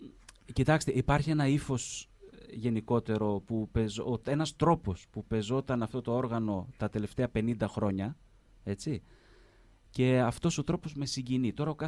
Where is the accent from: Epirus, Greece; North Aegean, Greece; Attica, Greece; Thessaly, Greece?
Thessaly, Greece; Giannouli; μεγάλωσα στη Γιάννουλη, βγαίνοντας για Τύρναβο. Η καταγωγή της μάνας μου είναι από τη Βερδικούσια Λασόνα, στο χωριό των Πολυτέκνων, και ο πατέρας μου κατάγεται από την Μεγάλη Κάψη Φθιώτιδας, πώς στα σύνορα Βρετανίας και όπως ανεβαίνεις για Καρπενήσι.